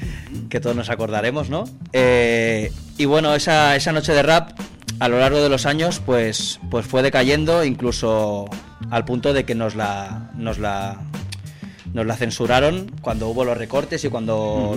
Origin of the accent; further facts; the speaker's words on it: Pineda de Mar, Catalonia, Spain; Nosotros venimos de Pineda de Mar, ¿no? Que es un pueblo en el cual durante muchos años hemos disfrutado en las fiestas mayores de una noche dedicada a la cultura hip hop.